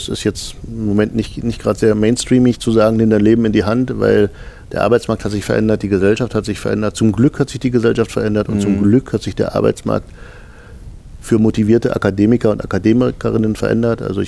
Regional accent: near the Polish border, Germany; da wo ich herkomme, am Rande von Polen

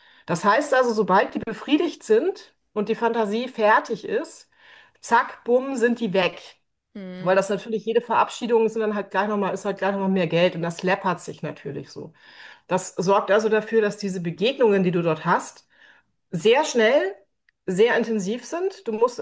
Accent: Bavaria, Germany; Ich bin eigentlich in Bayern groß geworden und wer Bayern kennt, weiß, dass es da sehr konservativ zugeht.

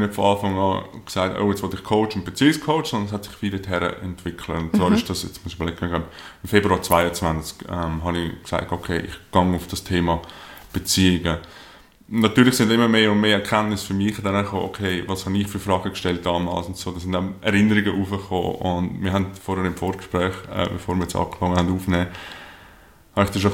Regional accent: Zurich, Switzerland; aufgewachsen hier in der Nähe von Zürich am Zürichsee.

